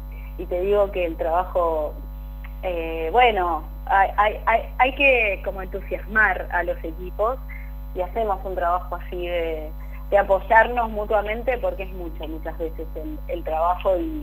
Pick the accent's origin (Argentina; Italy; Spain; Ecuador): Argentina